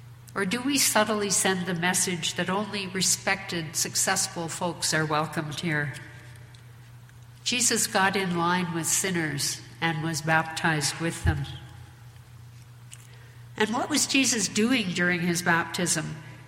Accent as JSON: {"language": "English", "town": "Wetaskiwin", "region": "Alberta", "country": "Canada", "tie": "born or raised there", "also_born_or_lived": "Nanton", "said": "I was presented for baptism as an infant in the Little United Church in Nanton, Alberta, by my parents. And I grew up in the United Church in Wetaskiwin"}